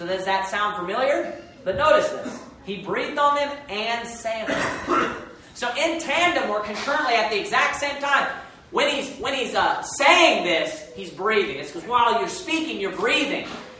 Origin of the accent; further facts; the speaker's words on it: the South, United States; accent: southern; You know, I got my southern accent there.